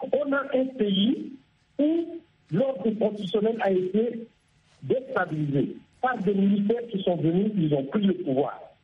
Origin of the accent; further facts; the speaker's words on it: Chad; Je suis tchadien